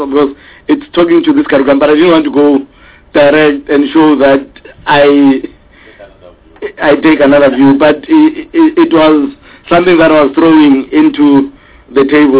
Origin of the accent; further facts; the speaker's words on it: South Africa; I am a South African, but before I'm a South African, I am also Ndebele